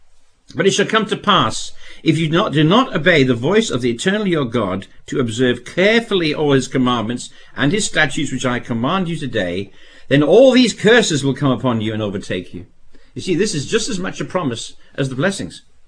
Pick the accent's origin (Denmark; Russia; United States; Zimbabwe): Zimbabwe; I was brought up in Rhodesia